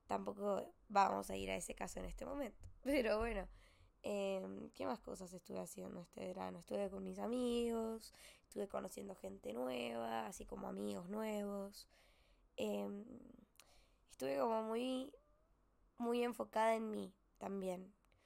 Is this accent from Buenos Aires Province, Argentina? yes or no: no; La Florida, San Luis, Argentina; toda mi adolescencia la viví allá en la Florida, que acá, si ustedes buscan en internet, la Florida San Luis, van a entender un poquito más